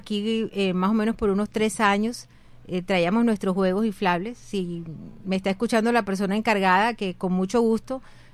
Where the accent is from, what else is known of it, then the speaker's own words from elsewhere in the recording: Barranquilla, Atlántico, Colombia; el 45% de los que vivimos aquí somos barranquilleros